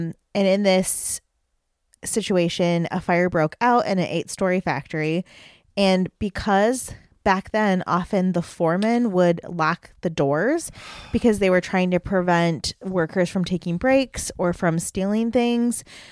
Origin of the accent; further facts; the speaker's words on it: Michigan, United States; accent: Michigan; So we're from the Midwest and I have, I think, a very Michigan accent.